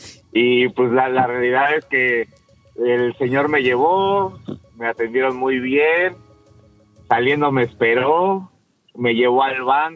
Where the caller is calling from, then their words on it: Mexico City, Mexico; De Ciudad de México FM.